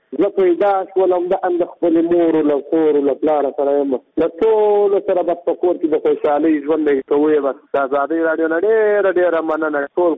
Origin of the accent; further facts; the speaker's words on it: Zabul, Afghanistan; زه میری د زابل ولایت شنو یم.